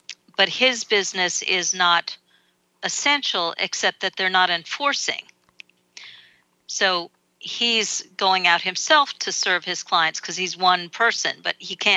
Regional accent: New York City, New York, United States; Yeah, I grew up here.

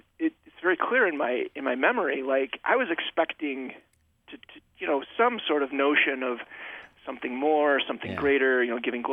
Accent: Michigan, United States; I grew up in Western Michigan.

